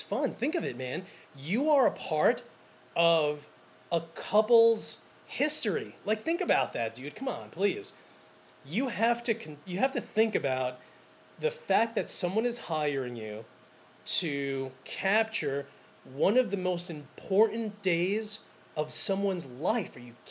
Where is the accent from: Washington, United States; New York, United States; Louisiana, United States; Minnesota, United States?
New York, United States; New York City; I'm from New York City. That's my backyard, you know.